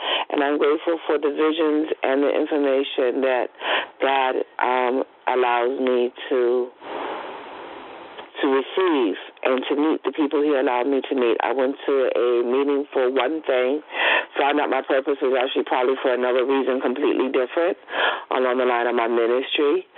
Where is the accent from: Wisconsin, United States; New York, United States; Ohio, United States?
New York, United States; Queens; from Queens.